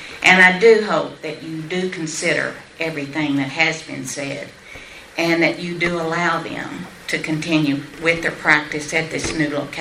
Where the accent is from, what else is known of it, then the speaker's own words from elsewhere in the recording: Kentucky, United States; We were born and raised in Central Kentucky, And that's fine. It's pretty there, but it's just as pretty here. We love living in Trigg County.